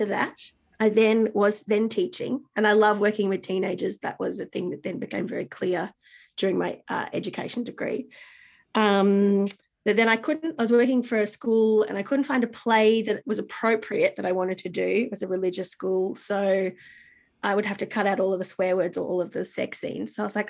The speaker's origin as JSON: {"language": "English", "town": "Gold Coast", "region": "Queensland", "country": "Australia", "tie": "born or raised there", "said": "I grew up on the Gold Coast where with kind of middle class working parents"}